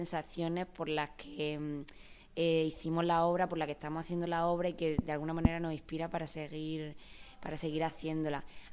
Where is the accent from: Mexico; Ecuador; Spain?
Spain; Murcia, Region of Murcia; yo de Murcia.